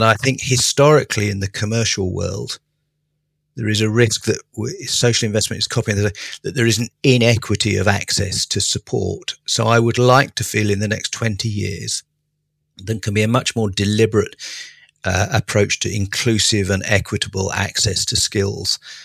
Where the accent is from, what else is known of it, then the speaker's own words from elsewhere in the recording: United Kingdom; being a Brit, I'll use the analogy of Charles Dickens.